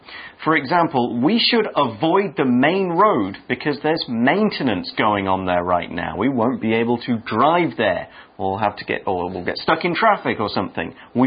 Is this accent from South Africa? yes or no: no; United Kingdom; Well, I am British.